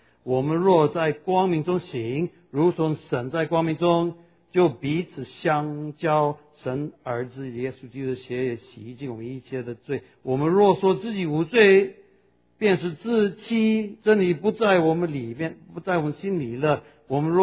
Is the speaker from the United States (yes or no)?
yes; United States; Chinese is a second language; now in Taiwan; 我在台湾不久啊，我是美国人，在台湾在中国教会里面不久